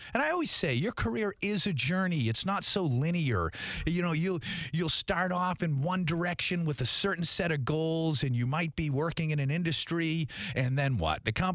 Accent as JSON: {"language": "English", "town": "Tewksbury", "region": "Massachusetts", "country": "United States", "tie": "born or raised there", "moved": "yes", "said": "I grew up in Tewksbury, Massachusetts. What a great town. It's changed so much over the years since I left 35 some odd years ago."}